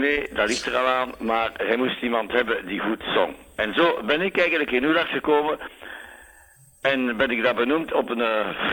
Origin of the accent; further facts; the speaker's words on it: Flanders, Belgium; Ja, ik ben afkomstig van de Kempen, van de Noorderkempen.